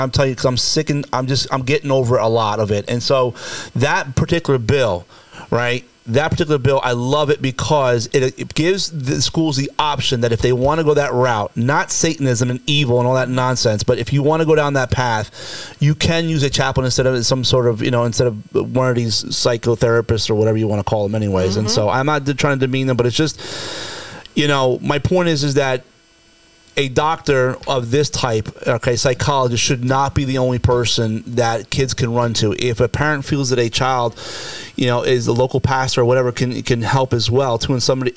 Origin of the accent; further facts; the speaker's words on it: New Jersey, United States; And especially up in places like, even when I was growing up in New Jersey, they were always very political.